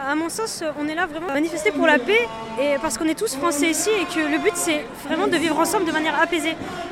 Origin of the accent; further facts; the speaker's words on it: France; on est tous français, en fait. Nous sommes des Français à part entière, donc c'est pas un traitement différent parce qu'on est de confession musulmane